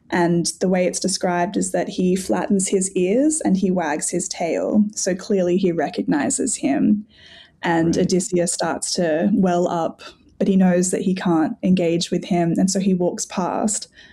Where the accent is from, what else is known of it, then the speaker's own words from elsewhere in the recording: Australia; accent: Australian; My Australian accent is just not good with the, never been good with the Greek in general, ancient or modern.